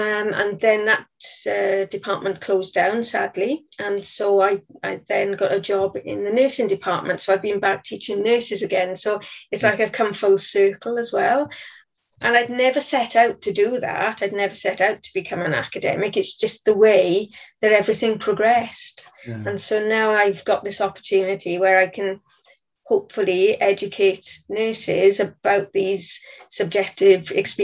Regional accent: Swansea, Wales, United Kingdom; born or raised there

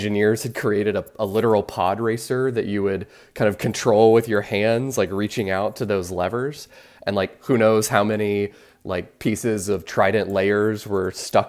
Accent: Florida, United States; For me, growing up in Florida in the mid-2000s at downtown Disney, there was an arcade

